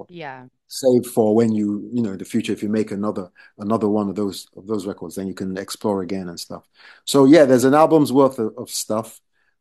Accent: Nigeria; I grew up in Nigeria.

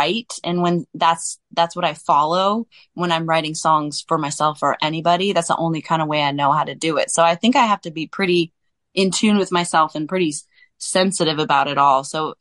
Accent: California, United States; Like I'm in San Francisco, I'm from the San Francisco Bay Area

